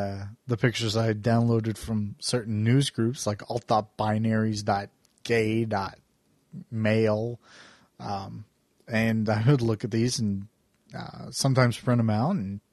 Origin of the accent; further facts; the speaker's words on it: Warren, Pennsylvania, United States; Rumor has it that in my hometown of Warren, Pennsylvania, they drove out a pediatrician who happened to be a lesbian.